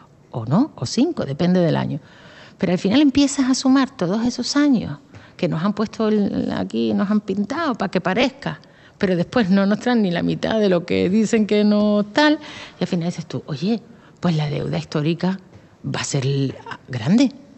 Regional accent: Canary Islands, Spain; yo soy muy canaria y me parece que las cosas de Canarias las debemos decidir entre los canarios

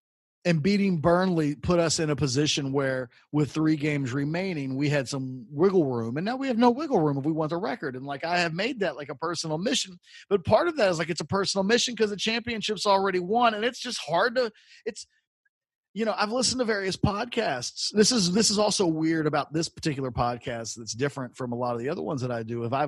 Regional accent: United States; I'm an American. We win all of our championships in the last game of the season.

